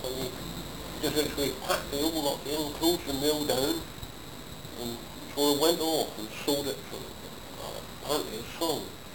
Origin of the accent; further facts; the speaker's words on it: Basingstoke, South East England, United Kingdom; Basingstoke.